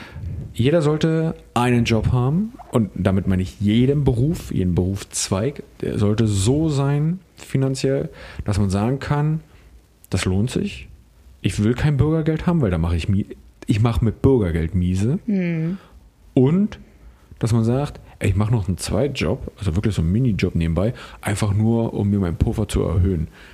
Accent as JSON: {"language": "German", "region": "East Germany", "country": "Germany", "said": "Also wir kommen ja beide nun aus Ostdeutschland."}